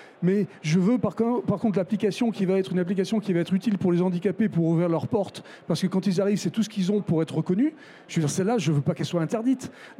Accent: France; en tant que Français franchouillard de base

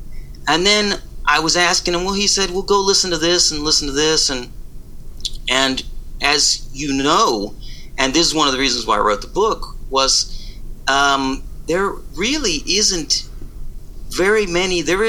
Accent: Virginia, United States; So because I grew up in Virginia, I really didn't know my background really well, besides speaking Spanish at home and knowing the stories. And I went to Puerto Rico many times as a kid.

